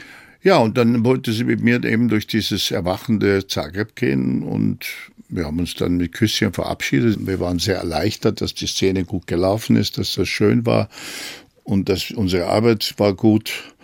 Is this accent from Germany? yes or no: yes; Germany